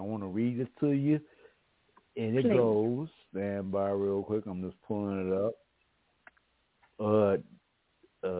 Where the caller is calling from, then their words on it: Mesa, Arizona, United States; CEO, and I'm calling from Mesa, Arizona.